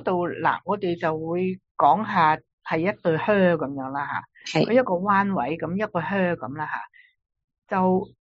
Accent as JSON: {"language": "Cantonese", "country": "China", "said": "我哋中国人嘅鬼节咧，就系我哋咧就唔出街噶吓，"}